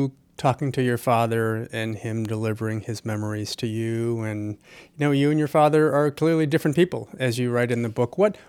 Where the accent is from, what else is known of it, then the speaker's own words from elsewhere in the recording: Arlington, Virginia, United States; The author, Art Spiegelman, spoke last week at a public library in my hometown, Arlington, Virginia, and I caught up to him just before that.